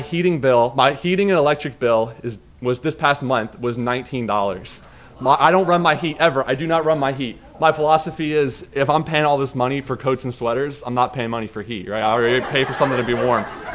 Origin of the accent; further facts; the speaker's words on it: Scotland, United Kingdom; We're Scottish, and Scottish are known to be cheap, so maybe that's why.